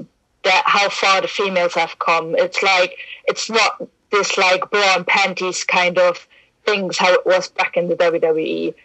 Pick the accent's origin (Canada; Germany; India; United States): Germany; English is a second language; now in United Kingdom; Just to clarify something, I just live in the UK, so I'm actually German, so I'm not English.